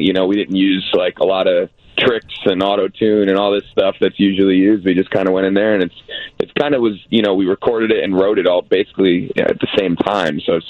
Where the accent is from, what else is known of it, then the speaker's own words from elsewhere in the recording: Connecticut, United States; Well, I actually was good friends with I'm from Connecticut